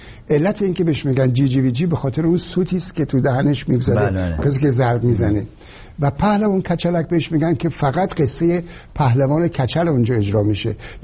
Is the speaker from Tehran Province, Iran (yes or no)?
no; Shiraz, Fars, Iran; ما شیرازی هستیم. من رفته بودم شیراز وقتی که 14-15 سالم بود